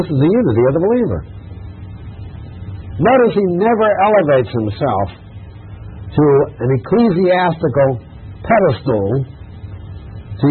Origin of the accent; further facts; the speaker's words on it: Philadelphia, Pennsylvania, United States; Now, years ago, I grew up in Philadelphia before I became a Christian.